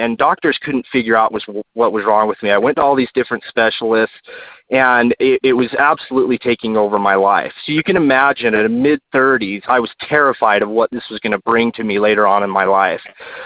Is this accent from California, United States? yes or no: no; Salt Lake City, Utah, United States; I'm from Salt Lake City, Utah. I'm a 36-year-old father of 4 little girls.